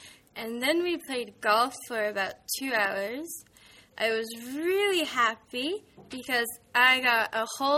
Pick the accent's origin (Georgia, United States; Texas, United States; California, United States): California, United States; San Francisco; I am from San Francisco in the state of California in the United States of America.